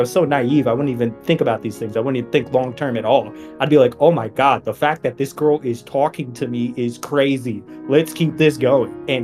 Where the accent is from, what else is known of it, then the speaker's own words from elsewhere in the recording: United States; But that's a thing that I think, especially growing up in America, a lot of people, it's one of those things